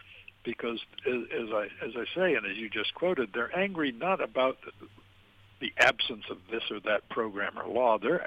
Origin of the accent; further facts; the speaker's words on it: Milwaukee, Wisconsin, United States; I'm from Milwaukee, and I ought to know it's draft brewed Blatt's beer wherever you go